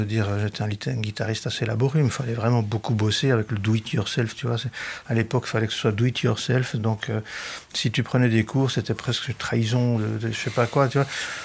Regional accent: Jura, Switzerland; des copains du village où j'ai grandi, aux Franches-Montagnes.

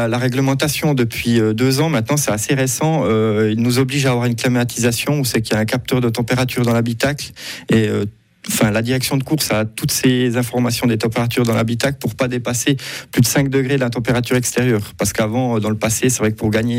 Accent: France; accent: French; je parle plutôt relativement bien l'anglais, même si j'ai toujours mon petit accent français, ce qui est normal.

